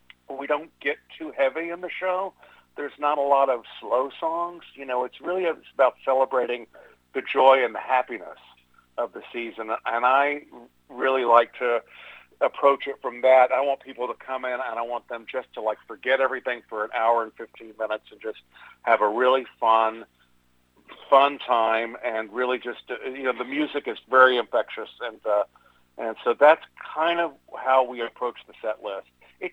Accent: Texas, United States; I grew up in Texas, and we certainly did not have snow or much of a cold winter.

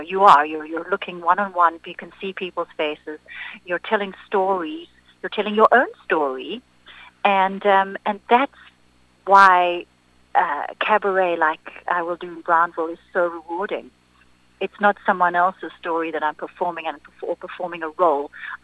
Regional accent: South Africa; So growing up in South Africa, there wasn't a lot of inspiration or theater for me when I was younger.

